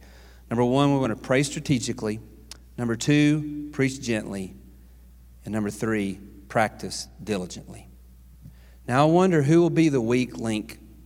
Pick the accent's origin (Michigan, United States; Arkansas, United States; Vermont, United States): Arkansas, United States; Gum Springs; Now, I grew up in Gum Springs, Arkansas, and we didn't have a pool in Gum Springs